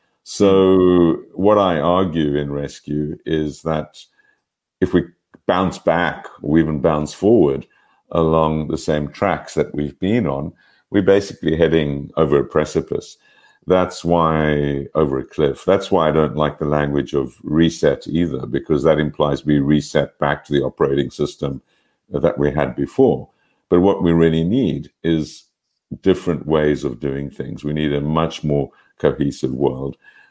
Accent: Pretoria, Gauteng, South Africa; born there; I was born in Pretoria, so I'm very much a South African product

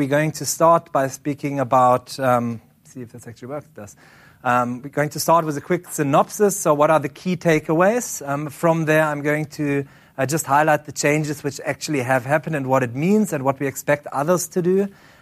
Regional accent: Germany; accent: German; English is a second language; I just want to start by saying sorry for my German accent.

